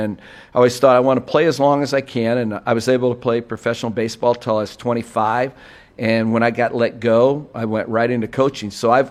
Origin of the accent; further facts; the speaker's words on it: Iowa, United States; obviously growing up in Iowa, had read about him, and I went to Iowa